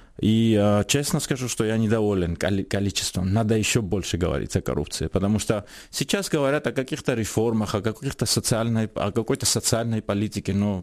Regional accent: Georgia; мы из Батуми в Тбилиси на поезде ехали

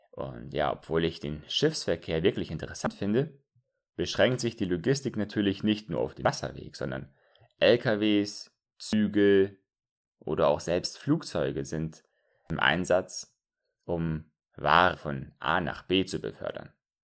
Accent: Northern Germany, Germany; now in Hamburg, Germany; Als Norddeutscher bin ich nur einige Kilometer von einem Überseehafen aufgewachsen, also einem großen Hafen. Und jetzt lebe ich beruflich bedingt in der großen Hafenstadt Hamburg.

